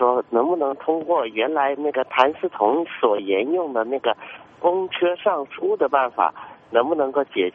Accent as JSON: {"language": "Chinese", "region": "Hunan", "country": "China", "said": "你好，我是湖南的。"}